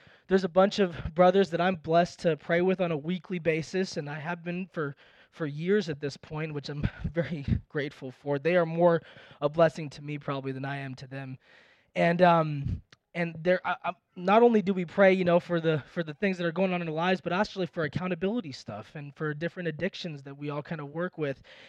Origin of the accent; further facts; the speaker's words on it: India; I grew up watching Bollywood movies, being Indian, and back when I was growing up, you'd have a scene where two lovers are running together in a field